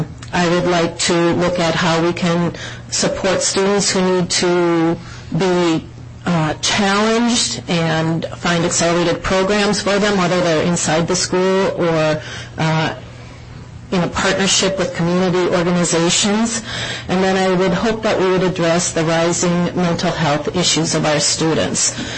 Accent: Sartell, Minnesota, United States; also born or lived in St. Paul; I was born in St. Paul and grew up in Sartell, Minnesota, just about 80 miles north of here, so I feel like I'm a city rural girl.

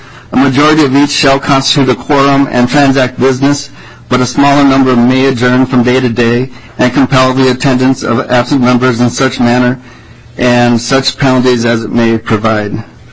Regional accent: St. Louis Park, Minnesota, United States; I'm from St. Louis Park.

